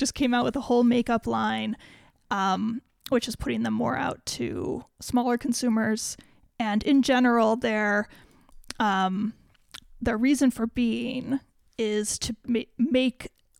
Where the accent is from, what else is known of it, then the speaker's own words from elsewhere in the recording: United States; But I, as an American, am used to the US being like number one market for most companies.